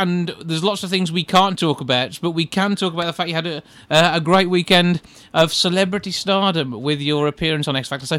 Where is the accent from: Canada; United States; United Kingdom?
United Kingdom; England; accent: Midlands; I have to sort of smile and go, no, I'm sorry, I'm English whenever I'm in Wales.